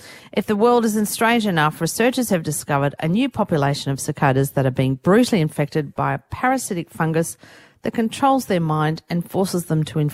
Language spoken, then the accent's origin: English; United States; I don't know why I said cicada because what do I think? I'm American.